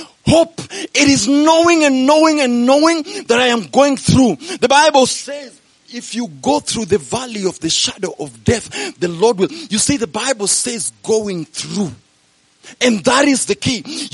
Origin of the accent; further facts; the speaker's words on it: United States; It is not hope because I'm an American.